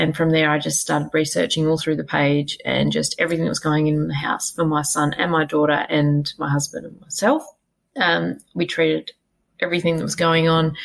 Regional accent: Perth, Western Australia, Australia; I'm from Perth, WA.

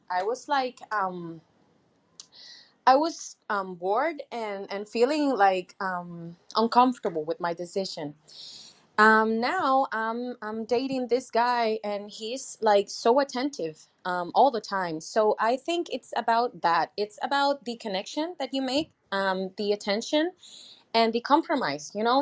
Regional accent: Puerto Rico; I'm from Puerto Rico.

